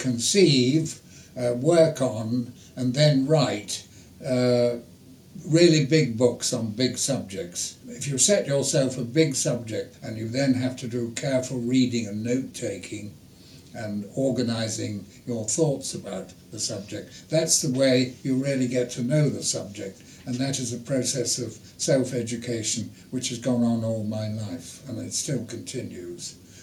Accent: England, United Kingdom; as an Englishman.

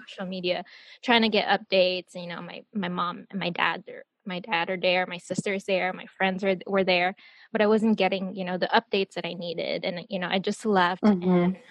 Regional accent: Saipan, Northern Mariana Islands; I was born and raised in Saipan, Northern Mariana Islands. It's a U.S. territory just north of Guam.

